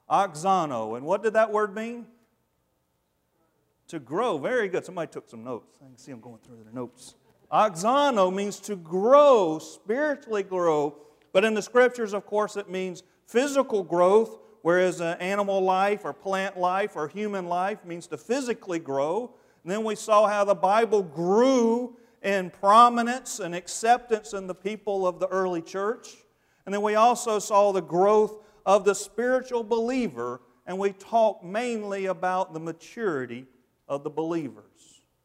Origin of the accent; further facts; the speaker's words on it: the South, United States; And I'm from the South, so it's wrestle.